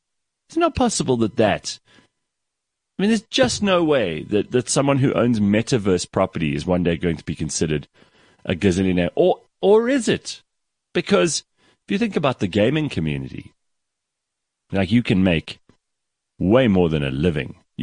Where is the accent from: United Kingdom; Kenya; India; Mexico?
United Kingdom; England; I'm English, so I'm actually not from South Africa, but my wife is.